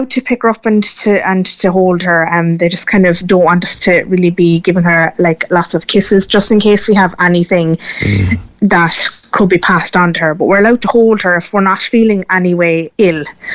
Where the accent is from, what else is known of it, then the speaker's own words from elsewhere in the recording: Cork, Munster, Ireland; So we're from Cork originally.